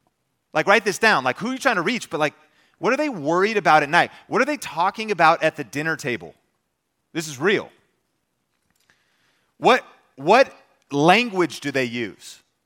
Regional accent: Arlington, Texas, United States; where I grew up in Arlington. We called it Cowtown.

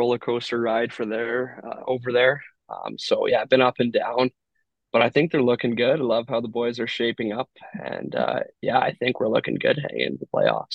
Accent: Kelowna, British Columbia, Canada; Kazel Ferner, another boy, Kelowna guy from my hometown. I grew up playing

